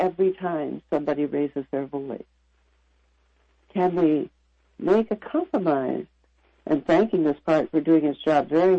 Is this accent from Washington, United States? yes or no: yes; Olympia, Washington, United States; I'm actually from Olympia, Washington, but I'm available throughout the U.S.